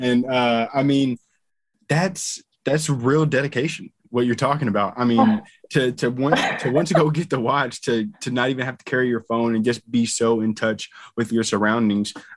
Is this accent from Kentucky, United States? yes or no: yes; Kentucky, United States; I'm not from China, I'm from Kentucky.